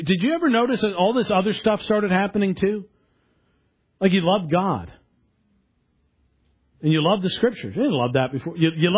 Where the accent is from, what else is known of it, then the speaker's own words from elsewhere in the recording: New York, United States; Now, I'm from New York. In New York, it was almost easier in some ways to be a Christian because so few people even professed it.